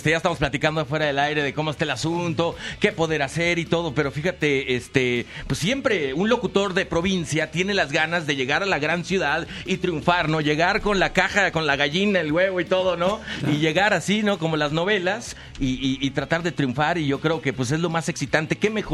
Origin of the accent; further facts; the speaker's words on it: Sonora, Mexico; Yo soy de Sonora, nacido en Sonora.